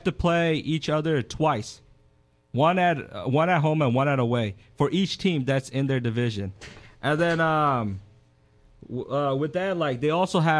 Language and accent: English; Myanmar; I'm from Burma, Myanmar now.